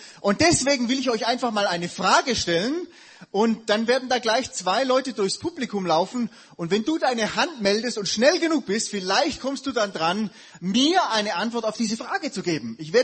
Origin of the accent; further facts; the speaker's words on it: Southern Germany, Germany; ich bin ja auch Deutscher, Süddeutscher, bin nach Hause gekommen